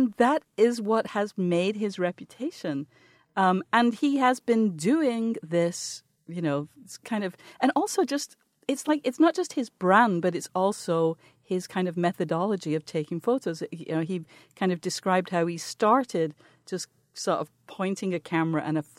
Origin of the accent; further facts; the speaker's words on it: England, United Kingdom; And I'm from England. You know what I mean? Like, I grew up with dirty things